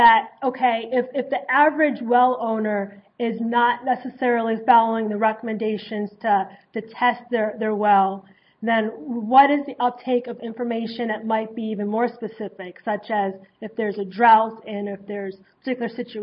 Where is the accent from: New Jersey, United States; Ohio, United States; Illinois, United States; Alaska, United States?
Ohio, United States; Toledo; One tidbit about myself is that I'm actually from Toledo, Ohio.